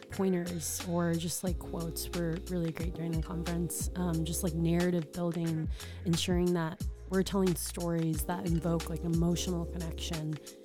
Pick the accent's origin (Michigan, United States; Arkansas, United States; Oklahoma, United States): Arkansas, United States; All right, so I'm originally from Arkansas. I graduated through the University of Arkansas and commissioned out of Detachment 30, Go Hawks.